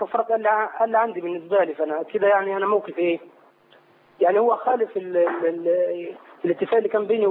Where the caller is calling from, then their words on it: Saudi Arabia; أنا طبعا أنا بكلمك من السعودية